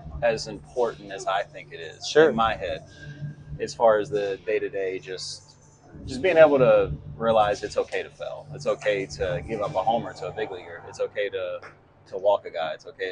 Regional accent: Winter Haven, Florida, United States; I grew up in Winter Haven, Florida.

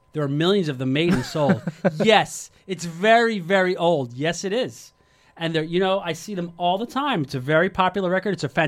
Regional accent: Nutley, New Jersey, United States; we're going to be at the Kingsland Manor in Nutley, New Jersey. We're going back to my hometown.

